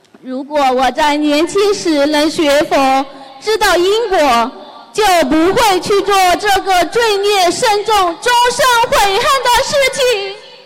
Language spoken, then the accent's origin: Chinese; Sichuan, China; 我是来自四川的同修